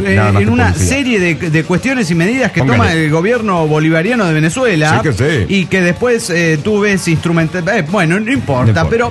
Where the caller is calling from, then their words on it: Dallas, Texas, United States; de Dallas, Texas.